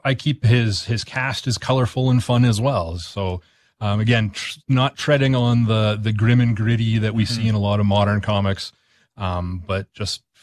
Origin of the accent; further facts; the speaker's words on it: Humboldt, Saskatchewan, Canada; now in Regina, Canada; Being that it's set in my hometown of Humboldt